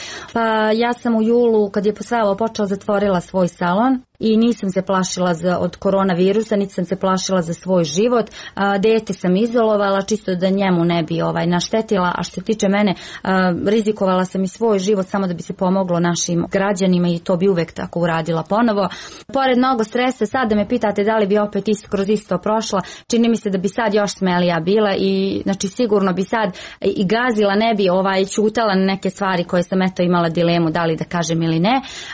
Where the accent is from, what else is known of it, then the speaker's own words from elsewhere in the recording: Novi Pazar, Serbia; kod nas u Novom Pazaru kaže se koliko ti je nafake